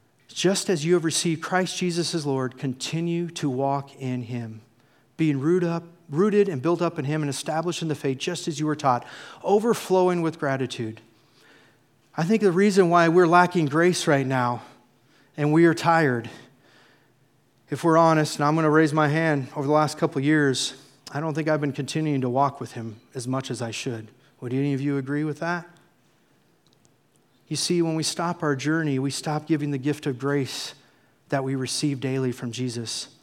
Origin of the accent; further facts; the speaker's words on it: Columbus, Nebraska, United States; I grew up on the Platte River by Columbus, Nebraska